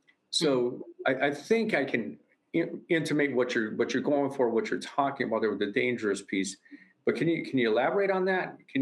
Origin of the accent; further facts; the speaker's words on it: Midwest, United States; as I grew up in the Midwest in that area